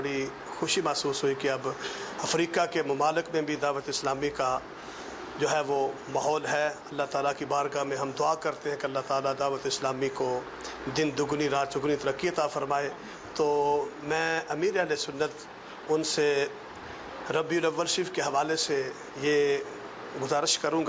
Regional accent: Pakistan; now in Kenya; میں پاکستان کا رہنے والا ہوں, یہاں کینیا میں ہدایہ مسجد میں امام اور خطیب ہوں.

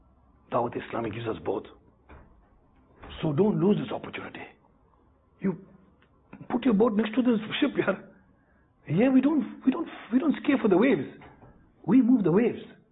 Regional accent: South Africa; I'm from South Africa, MashaAllah.

